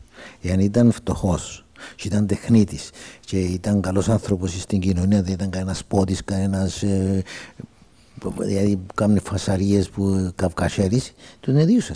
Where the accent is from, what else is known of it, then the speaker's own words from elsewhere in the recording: Agkastina, Nicosia District, Cyprus; Κατάγομαι από την Αγκαστίνα. Γεννήθηκα τις 20 του 7ου το 22.